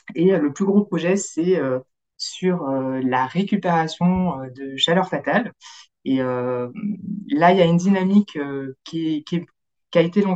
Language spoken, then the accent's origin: French; Lyon, Auvergne-Rhône-Alpes, France; now in Metz, France; Alors, je suis originaire de Lyon. Je suis ingénieure de formation avec une spécialisation dans les industries textiles et j'habite Metz.